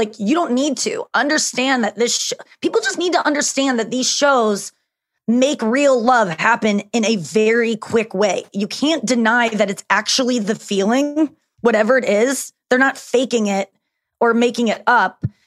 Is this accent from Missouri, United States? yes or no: yes; St. Louis, Missouri, United States; I'm from St. Louis